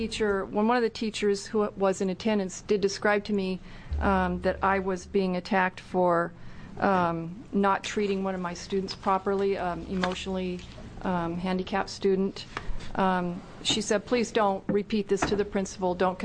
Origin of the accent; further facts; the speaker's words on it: Portland, United States; I grew up in Portland, where I began teaching in about 1979.